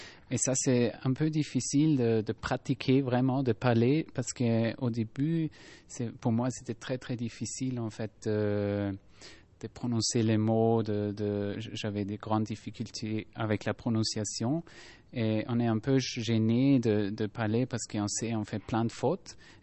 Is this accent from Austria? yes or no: yes; Austria; French is a second language; Moi, je viens d'Autriche.